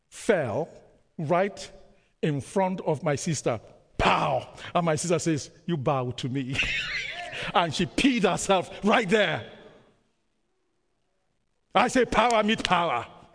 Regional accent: Canada; I come from Canada, it's minus whatever.

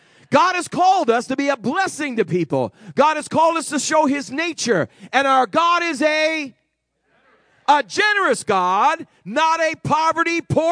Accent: New England, United States; I'm from New England, and they're stoic up in the North Country.

